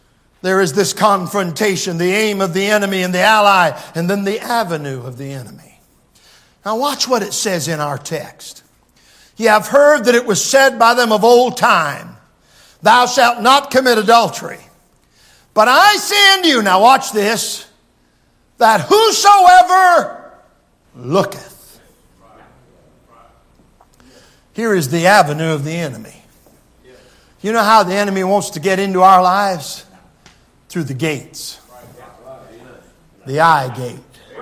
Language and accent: English; Michigan, United States; I grew up in the Methodist church, Layton United Methodist Church up between Middleville and Wayland, Michigan. And I grew up there